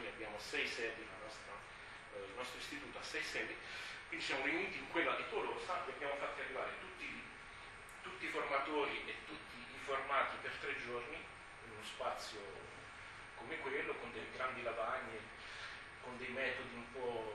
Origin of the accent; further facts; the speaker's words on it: Umbria, Italy; moved away as an adult; also born or lived in Basilicata; now in Rouen, France; Vengo in realtà dalla Basilicata in Italia, poi sono stato dall'età di 10 anni, ho sempre vissuto in Umbria, tra Assisi e Perugia, e da un po' di tempo, da 7 anni ormai, lavoro in Francia.